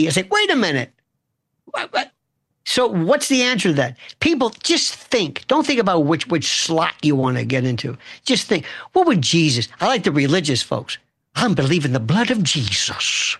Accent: Florida, United States; Yesterday in my native Florida, I'm not from Florida, I'm from Florida.

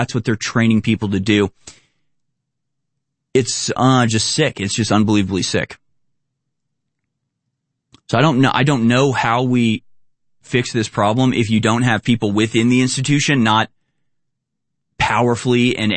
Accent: United States; which, you know, as an American, that's just, you know, it never goes well and never go right.

